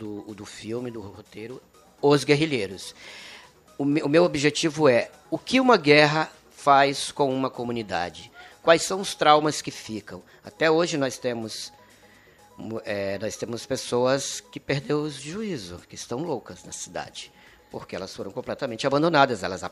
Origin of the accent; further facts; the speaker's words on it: Pará, Brazil; em cima do que eu vivi quando criança no Pará. Eu sou paraense.